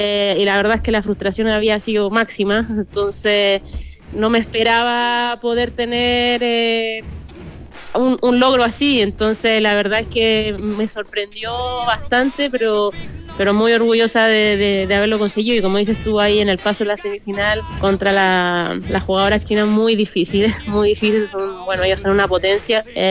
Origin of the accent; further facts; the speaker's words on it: Chile; La verdad es que para eso yo soy bien chilena, no me olvido de todo